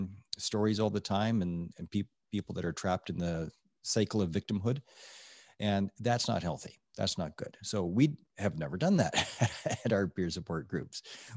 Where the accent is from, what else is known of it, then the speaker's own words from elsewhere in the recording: Edmonton, Alberta, Canada; I'm an Oilers fan because I grew up in Edmonton.